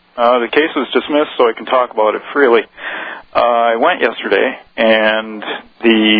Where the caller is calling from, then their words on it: Milwaukee, Wisconsin, United States; Milwaukee.